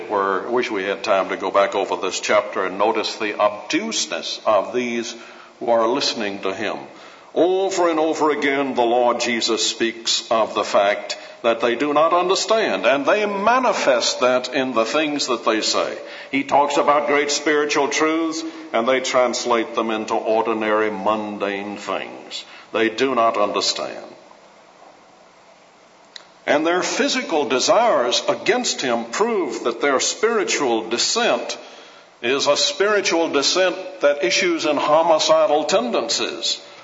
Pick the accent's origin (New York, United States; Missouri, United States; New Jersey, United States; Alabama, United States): Alabama, United States; born there; most of you knew that I was born in Alabama.